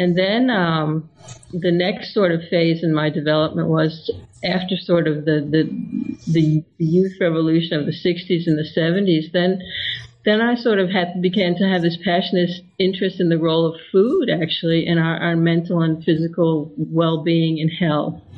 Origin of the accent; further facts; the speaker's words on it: Washington, D.C. area, United States; I grew up in the United States, and during the 1960s, I grew up in the suburb of Washington, D.C., because my father worked in the Pentagon.